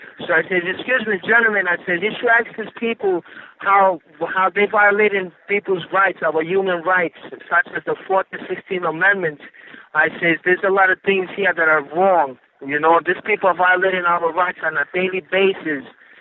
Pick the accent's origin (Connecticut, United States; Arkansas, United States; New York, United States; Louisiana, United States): New York, United States; Brooklyn; also born or lived in Italy; I'm calling from Port Isabel Detention Center. I'm a detainee here, and I'm from Brooklyn, New York, but originally I was born in Italy. I'm 44, man, and I've been in this country 37 years, all of my life.